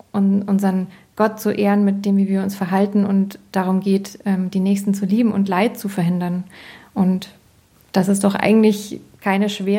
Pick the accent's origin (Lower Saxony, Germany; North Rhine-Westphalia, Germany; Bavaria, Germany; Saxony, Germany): Bavaria, Germany; Ich bin so im Speckgürtel von München aufgewachsen. Also wir haben Land dazu gesagt, aber mittlerweile weiß ich, es ist überhaupt nicht Land. Es ist S-Bahn-Bereich und ich bin totales Stadtkind trotzdem.